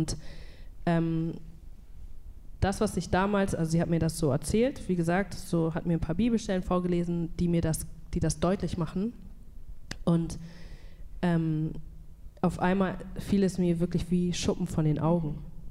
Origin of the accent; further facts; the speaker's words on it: Lübeck, Schleswig-Holstein, Germany; Ich bin hier geboren, also in Lübeck geboren und auch in Deutschland aufgewachsen.